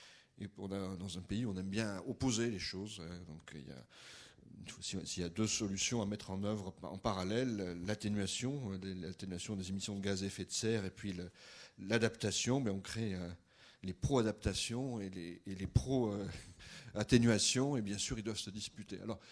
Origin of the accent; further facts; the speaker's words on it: Bordeaux, Nouvelle-Aquitaine, France; now in Paris, France; même si je suis aussi d'origine bretonne, mais enfin j'ai été élevé à Bordeaux, j'ai fait mes débuts d'études à Bordeaux, mais je travaille depuis longtemps à Paris.